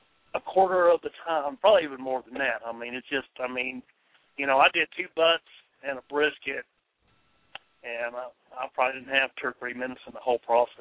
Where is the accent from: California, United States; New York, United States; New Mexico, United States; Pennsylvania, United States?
New Mexico, United States; we're in northern Mexico right now, and I grew up in New Mexico, and but, you know, you don't think of New Mexico for barbecue, number one.